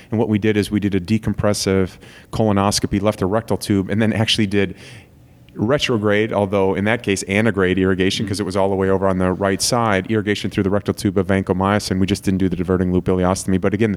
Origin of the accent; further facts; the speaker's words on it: Wisconsin, United States; I'm from Wisconsin at the end of the day